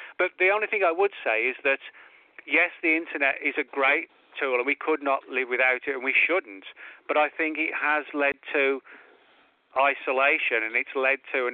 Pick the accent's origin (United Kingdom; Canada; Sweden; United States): United Kingdom; England; Like you said, you know, I'm from England.